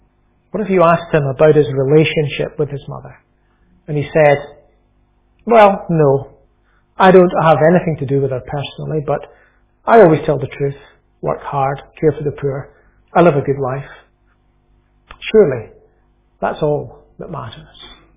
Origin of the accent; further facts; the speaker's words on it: Scotland, United Kingdom; When I grew up, where I grew up in Lanarkshire, we lived not far from the Clyde Valley